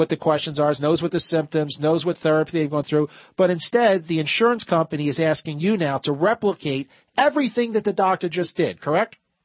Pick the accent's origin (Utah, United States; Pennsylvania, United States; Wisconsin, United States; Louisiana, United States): Pennsylvania, United States; Philadelphia; I grew up in Philadelphia, and I'm not really sure I ever heard of Whitehall.